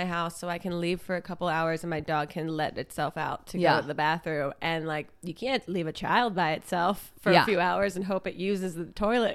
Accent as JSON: {"language": "English", "region": "New Jersey", "country": "United States", "tie": "born or raised there", "said": "I grew up in South Jersey, across the bridge from Philadelphia, if you're coming in."}